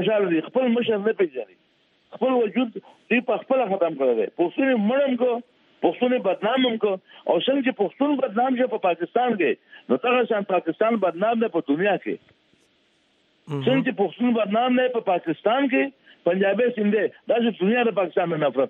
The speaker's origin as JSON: {"language": "Pashto", "country": "Afghanistan", "said": "زه خپل افغان یم"}